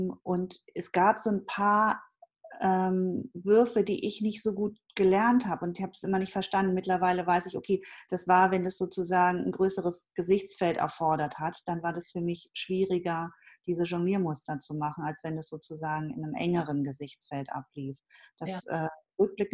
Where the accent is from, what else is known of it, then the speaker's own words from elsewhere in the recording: Schleswig-Holstein, Germany; Ich komme so ein bisschen aus der Provinz in Schleswig-Holstein, bin auf einem Bauernhof groß geworden.